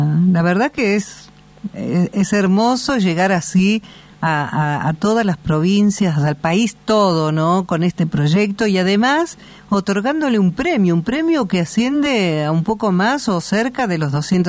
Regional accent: Argentina; somos argentinos

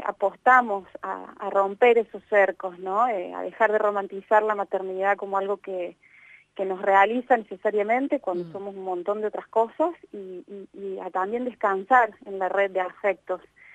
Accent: Argentina; como pueblo argentino

